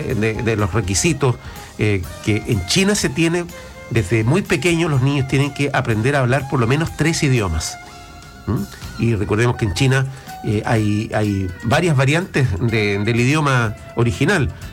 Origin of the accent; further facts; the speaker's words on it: Chile; como, primero, sudamericanos, como chilenos y chilenas